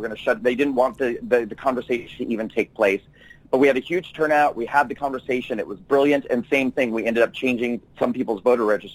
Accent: New York, United States; Because especially as a New Yorker myself, what we've seen in this state

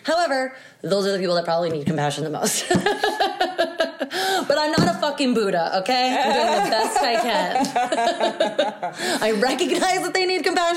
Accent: New England, United States; I'm from New England.

